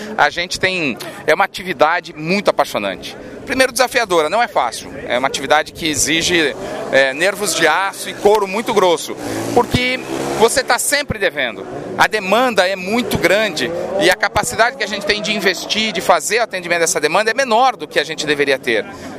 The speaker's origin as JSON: {"language": "Portuguese", "town": "Curitiba", "region": "Paraná", "country": "Brazil", "tie": "born or raised there", "said": "quando era criança, eu morava em Curitiba, eu ia para a escola de ônibus com o ônibus da escola."}